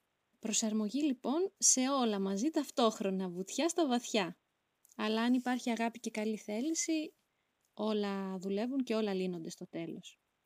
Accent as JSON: {"language": "Greek", "town": "Livadeia", "region": "Central Greece", "country": "Greece", "said": "ότι εγώ είμαι από τη Λιβαδιά, εκείνος είναι από την Αύπακτο."}